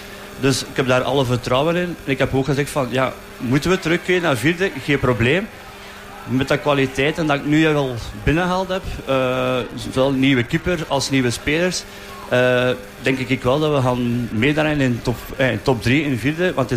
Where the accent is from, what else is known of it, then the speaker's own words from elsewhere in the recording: Sint-Maria-Oudenhove, Flanders, Belgium; Ik ben van Sint-Maria-Denhoven zelf. Dus Sint-Gorix is eigenlijk 5 minuten van mijn deur.